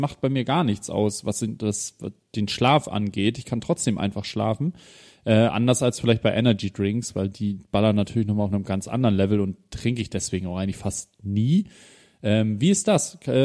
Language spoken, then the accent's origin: German; Hamburg, Germany; Und ich muss sagen, am Anfang als Hamburger, man kennt hier Fasching, das ist einfach nicht das Gleiche.